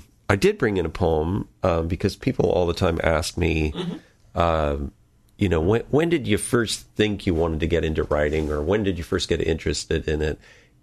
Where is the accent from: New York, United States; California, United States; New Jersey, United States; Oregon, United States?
California, United States; Well, I grew up in Marin, so I had been across the bridge